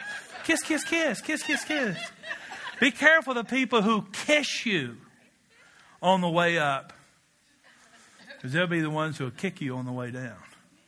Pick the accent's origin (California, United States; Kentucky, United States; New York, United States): Kentucky, United States; Now, I'm from Kentucky where anything is possible.